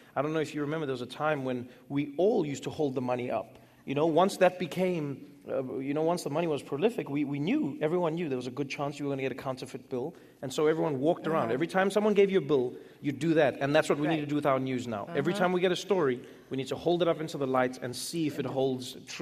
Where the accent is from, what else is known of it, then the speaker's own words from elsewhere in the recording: South Africa; born there; I was born in South Africa during a time known as apartheid.